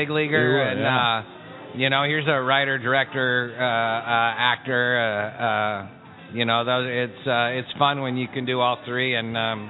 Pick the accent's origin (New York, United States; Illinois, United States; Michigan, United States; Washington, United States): Illinois, United States; Chicago; Hey, I'm from Chicago. I'm great.